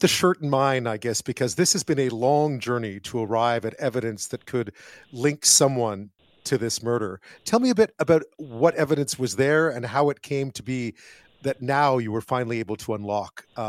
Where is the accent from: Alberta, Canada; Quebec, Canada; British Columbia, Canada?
Quebec, Canada; Montreal; we head back to my hometown, Montreal